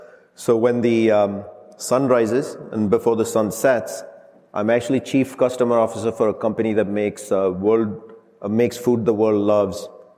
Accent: New York City, New York, United States; now in Los Angeles, United States; If you didn't know by now, I'm from New York City, big Yankees fan.

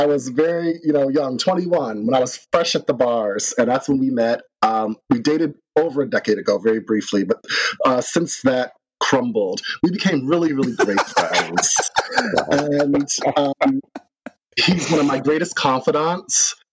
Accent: New Jersey, United States; now in New York, United States; I'm from Jersey, born and raised. I'm a proud Jersey boy. I will never claim any place but Jersey.

